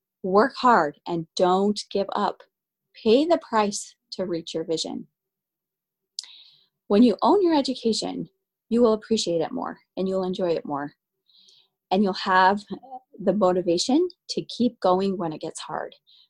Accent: Utah, United States; And I grew up in Utah, and the summers in Utah are very hot.

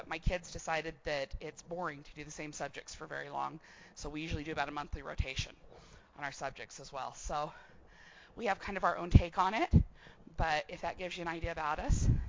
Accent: Pocatello, Idaho, United States; Yeah, I am from Pocatello.

